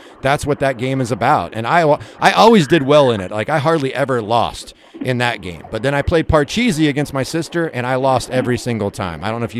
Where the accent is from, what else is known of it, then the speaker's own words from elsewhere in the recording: Kansas, United States; I grew up in Western Kansas. There wasn't a lot around me, so we had to make our own fun.